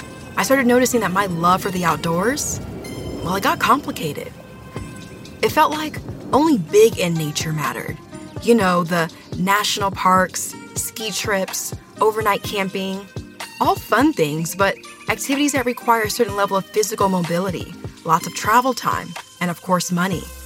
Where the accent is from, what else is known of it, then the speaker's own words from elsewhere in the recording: Los Angeles, California, United States; As a kid growing up in Los Angeles, I loved being outside.